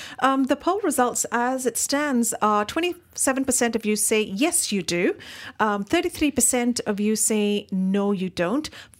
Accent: India; This is the intersectional part of us, that we are Indian and that we are women and that we are feminist

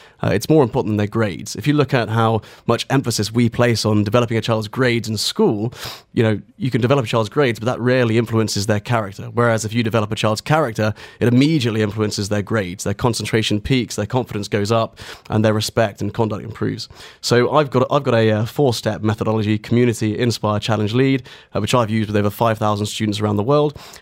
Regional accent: Aldershot, South East England, United Kingdom; I grew up in Aldershot. My family was a military family

